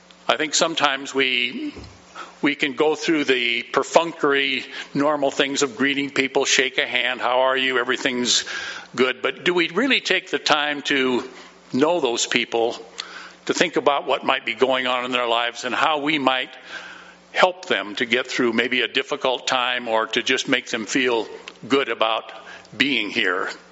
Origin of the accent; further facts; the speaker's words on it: Rochester, Washington, United States; And I grew up in Rochester, just a short distance away